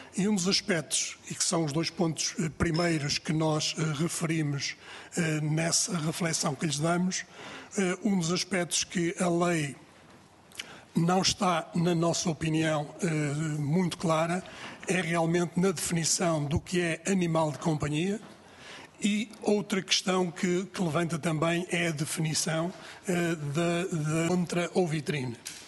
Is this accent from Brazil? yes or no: no; Maia, Porto, Portugal; Nós viemos há bocadinho lá de cima do Norte, somos do Porto. A Maia está em maioria, somos todos maiatos.